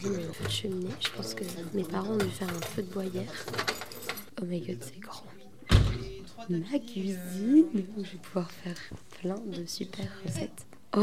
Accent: Castelnau-le-Lez, Occitanie, France; chez mes parents à Castelnau-le-Lez, juste à côté de Montpellier, là où j'ai grandi pendant 12 ans.

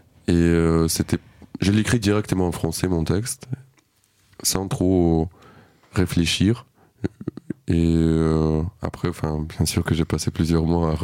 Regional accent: Odesa, Odesa Oblast, Ukraine; first language Russian; French is a second language; C'était ma langue dans laquelle j'ai parlé avec ma famille, puisque je viens du sud de l'Ukraine, de la ville qui s'appelle Odessa, et qui était assez importante dans la culture russe notamment, et qui était connue d'être russophone

